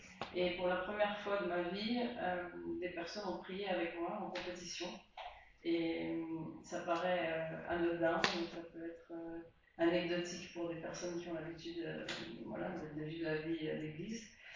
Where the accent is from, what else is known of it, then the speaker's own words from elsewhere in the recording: Switzerland; je viens de Suisse, j'habite à Lausanne.